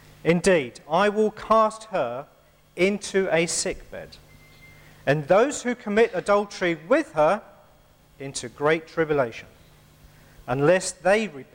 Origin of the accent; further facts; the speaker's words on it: United Kingdom; We are British. We don't talk about such things.